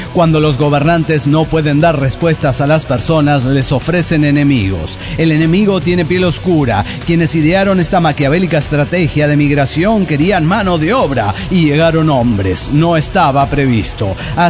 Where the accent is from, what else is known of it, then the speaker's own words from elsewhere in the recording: Mexico; soy mexicano.